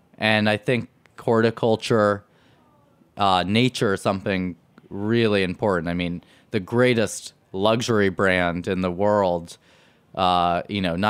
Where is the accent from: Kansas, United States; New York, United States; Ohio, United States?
New York, United States; New York City; But growing up on Spring Street, we had our shopping was Little Italy and was Chinatown.